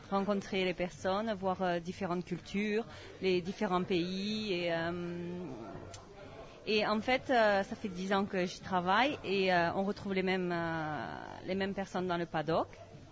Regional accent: France; now in United Kingdom; moi, je suis française et j'habite en Angleterre

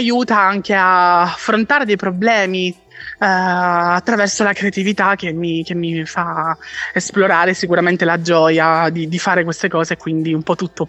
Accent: Catania, Sicily, Italy; Io provengo da Catania ed è una città molto molto viva

